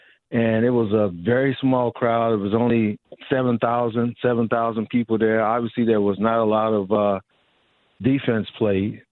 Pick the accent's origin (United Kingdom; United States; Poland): United States; Kansas City, Missouri; I'm from Kansas City. There's so many statues.